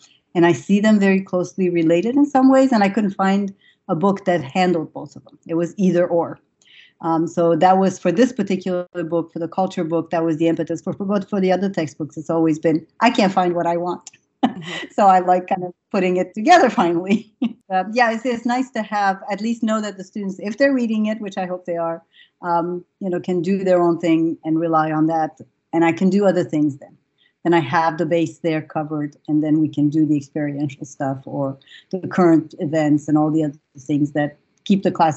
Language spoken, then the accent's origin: English; Iran; now in United States; I grew up in Iran. I went to a French school. I came to the U.S.